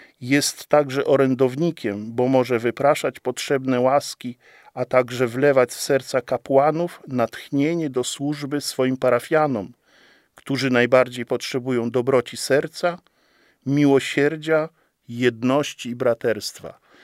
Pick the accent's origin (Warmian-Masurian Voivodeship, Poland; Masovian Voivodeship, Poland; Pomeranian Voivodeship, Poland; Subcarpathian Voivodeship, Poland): Subcarpathian Voivodeship, Poland; obaj pochodzimy z Podkarpacia i to jest jakby rzeczą naturalną